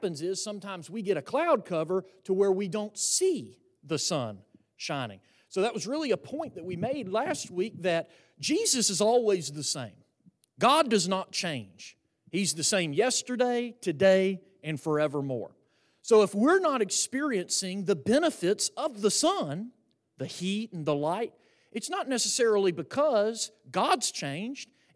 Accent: Seattle, Washington, United States; even though, say, we were born and raised in Seattle, that where they don't have a lot of sunshine, right?

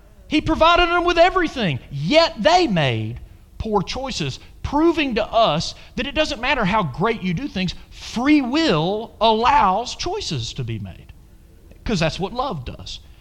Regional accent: Athens, Georgia, United States; I was born and raised in Athens, Georgia.

